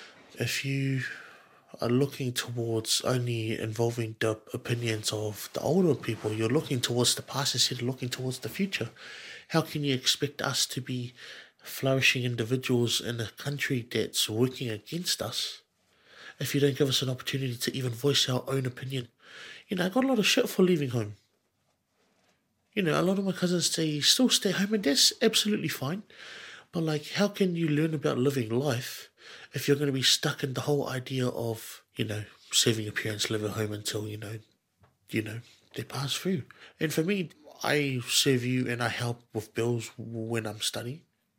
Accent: New Zealand; You know, I can't control that I'm half Kiwi, half Samoan.

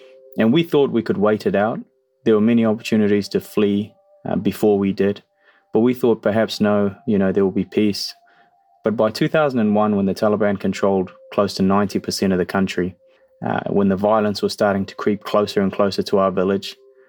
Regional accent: Christchurch, Canterbury, New Zealand; also born or lived in Afghanistan; I am 27 years old. I am an Afghan refugee. I am a New Zealander and happy to be speaking with everyone today.

